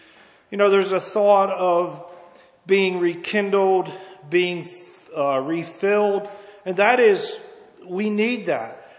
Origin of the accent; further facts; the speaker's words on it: Pennsylvania, United States; We come from Juniata County.